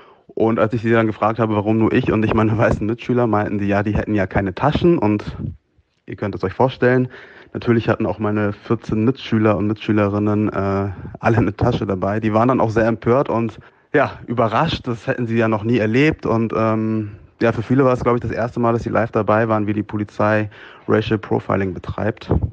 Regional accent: Hamburg, Germany; Ich bin 32 Jahre alt, in Hamburg geboren und aufgewachsen. Und natürlich habe auch ich als Mann mit schwarzer Haut

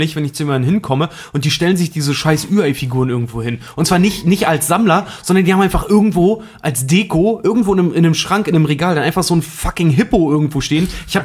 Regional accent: eastern Germany, Germany; Ich bin aus dem Osten

